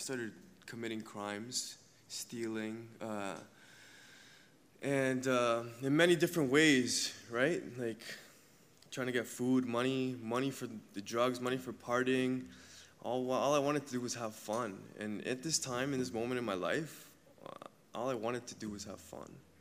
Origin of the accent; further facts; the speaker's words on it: Hamilton, Ontario, Canada; my hometown is Hamilton, Ontario. And growing up, both my parents were together.